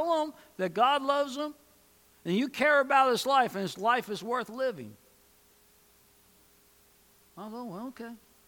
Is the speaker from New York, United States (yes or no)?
yes; New York, United States; now in Oklahoma, United States; I'm from New York. Even when I'm not in a hurry, I'm in a hurry, you know? I mean, I live in Oklahoma, but I still have a New York attitude.